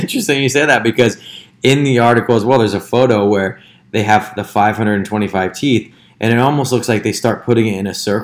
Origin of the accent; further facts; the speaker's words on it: United Kingdom; I'm British.